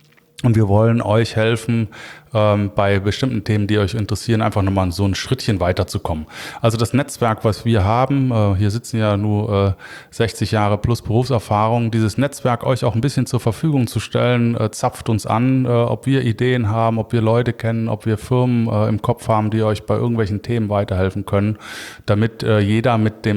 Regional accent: Cologne, North Rhine-Westphalia, Germany; Ja, als Kölner ist natürlich das Kölsche Grundgesetz für mich maßgeblich.

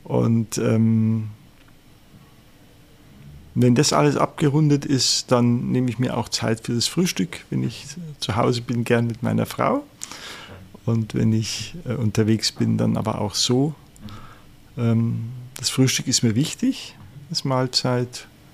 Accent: Munich, Bavaria, Germany; ich bin also in München aufgewachsen, in einer lieben, warmherzigen Familie.

